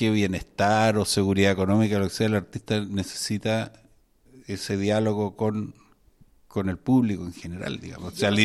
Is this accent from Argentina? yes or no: no; Chile; el objetivo final nuestro ya como ciudadanos chilenos no es arreglarnos nosotros